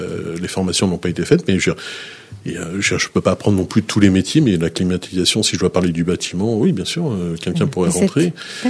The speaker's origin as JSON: {"language": "French", "region": "Brittany", "country": "France", "said": "il y a un groupe aussi breton et je suis breton"}